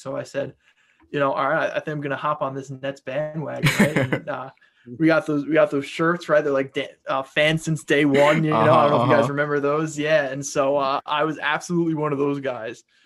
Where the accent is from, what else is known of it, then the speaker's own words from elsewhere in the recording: Long Island, New York, United States; So I grew up on Long Island, right?